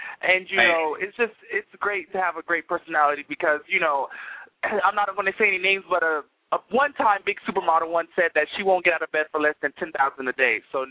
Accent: Dallas, Texas, United States; also born or lived in Atlanta, Georgia; now in Los Angeles, United States; So Dallas / Atlanta, Georgia, you know, I grew up in those 2 cities. So I'm a Southern

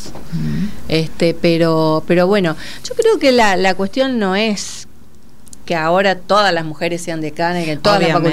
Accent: Chaco, Argentina; now in Buenos Aires, Argentina; Hay gente, yo vengo del Chaco, otros vienen de Santa Fe, otros de Córdoba

